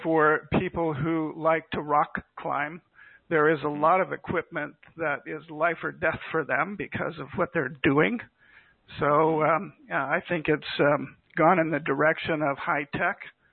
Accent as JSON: {"language": "English", "town": "Seattle", "region": "Washington", "country": "United States", "tie": "born or raised there", "said": "having a 200 or so history where I grew up in Seattle, Washington."}